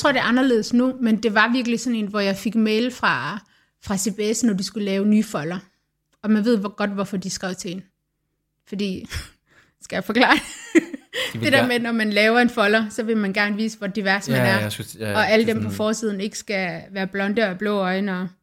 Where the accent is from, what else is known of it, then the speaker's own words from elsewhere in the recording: Aarhus, Central Denmark Region, Denmark; Hallo, jeg er fra Aarhus.